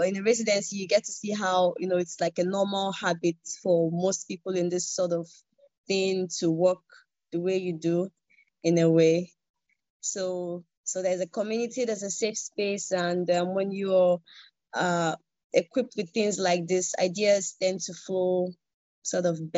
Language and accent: English; Nigeria; I'm a Nigerian artist